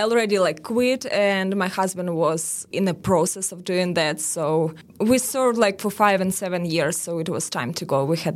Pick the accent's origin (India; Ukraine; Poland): Ukraine; now in United States; I am a second year nursing student at Heartland. I'm originally from Ukraine and starting my life from scratch in the United States.